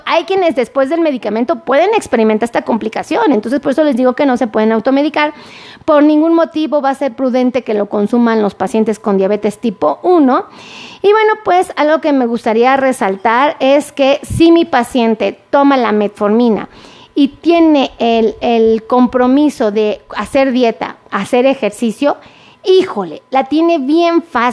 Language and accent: Spanish; Mexico; no es como un nombre que ocupemos aquí mucho los mexicanos